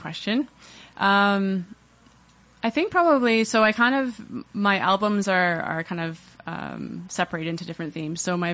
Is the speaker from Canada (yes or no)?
yes; Timmins, Ontario, Canada; And then 2 years ago, I actually got to go up to Timmins, to my hometown, and play a couple of house shows up there. And that was really, really thrilling because that's, just going home.